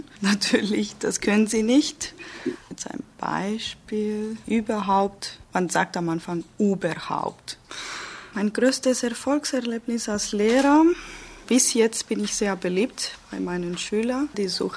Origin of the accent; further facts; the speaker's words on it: Limassol, Limassol District, Cyprus; German is a second language; Ich komme aus Limassol. Das ist auf Zypern. Ich bin 1985 geboren.